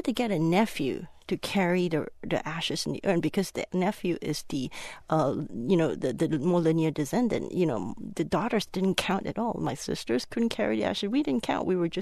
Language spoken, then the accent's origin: English; Malaysia; we weren't raised in China. We're third generation Chinese, and I grew up in Malaysia